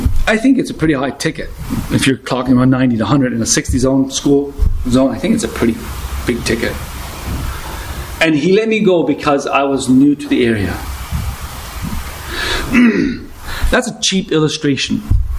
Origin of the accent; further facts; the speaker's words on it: Ontario, Canada; And he looked at me and says, where are you from? I said, Ontario.